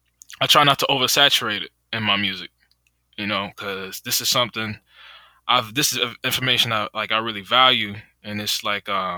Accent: United States; born there; pretty much aware that even though I was born in America, that my bloodline didn't start in America.

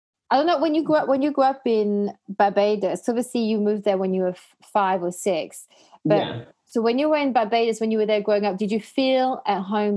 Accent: Belgium; I grew up, so I was born and bred in Belgium. And I guess like mentality was, it's probably more Belgian than anything else. But my mom is from Denmark. My dad is from Algeria.

